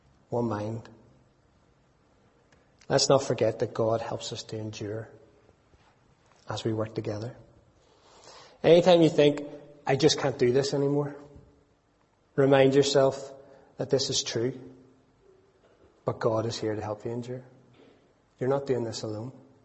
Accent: Northern Ireland, United Kingdom; we can't just get out of this because we're from Northern Ireland.

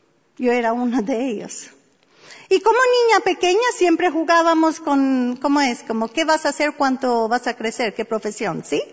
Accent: Albania; Spanish is a second language; yo crecí en Albania, era un país comunista. En el año que yo nací, se declaró totalmente ateístico.

